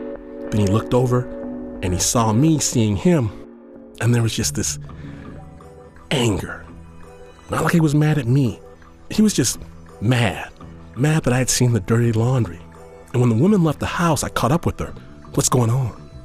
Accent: Midwest, United States; And you know, I'm from the Midwest, so this is awesome.

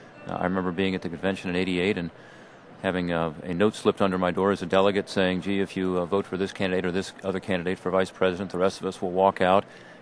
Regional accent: Columbus, Ohio, United States; Last time we spoke, I was from Columbus, Ohio, and now I'm here at Madison Square Garden.

